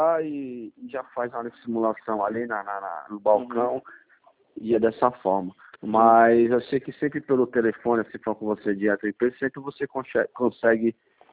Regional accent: Guarujá, São Paulo, Brazil; eu tô em vista de um investimento, eu sou do Guarujá

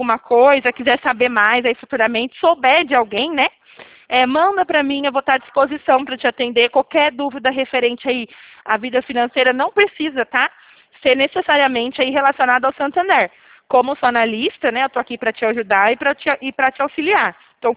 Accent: Curitiba, Paraná, Brazil; born there; now in São Paulo, Brazil; Eu moro em São Paulo, mas eu nasci lá em Curitiba. Pequenininha. Faz muito tempo que eu não vou pra lá.

